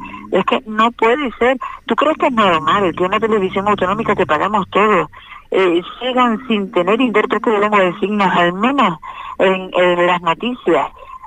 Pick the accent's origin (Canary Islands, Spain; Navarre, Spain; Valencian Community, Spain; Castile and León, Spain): Canary Islands, Spain; No podemos seguir siendo canarios de segunda